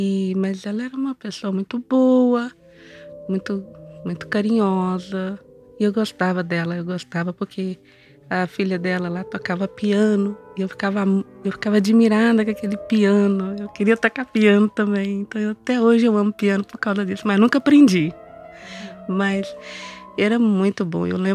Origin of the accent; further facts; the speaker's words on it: Uberaba, Minas Gerais, Brazil; born there; Eu nasci em Uberaba